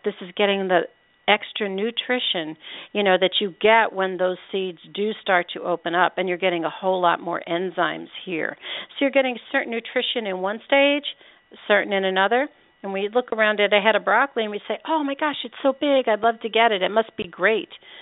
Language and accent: English; Northeast, United States; because I grew up in the Northeast in the 50s and the 60s, just north of Amish country, so we really had the best of food.